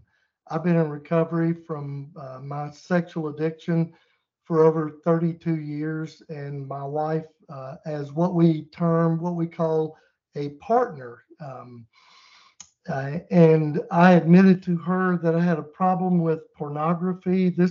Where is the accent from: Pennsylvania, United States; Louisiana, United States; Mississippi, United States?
Mississippi, United States; I grew up in Mississippi, and we didn't even go to church or pretend that we were church-going Christians like most people do in the South.